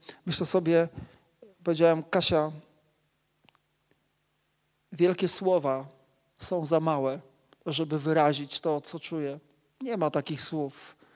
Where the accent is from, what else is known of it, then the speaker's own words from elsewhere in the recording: Szczytno, Warmian-Masurian Voivodeship, Poland; ja się wychowałem w zborze w Szczytnie